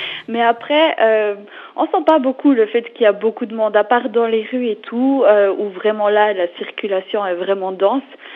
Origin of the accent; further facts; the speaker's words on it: Switzerland; now in Shanghai, China; de ce qu'on peut trouver chez nous en Suisse.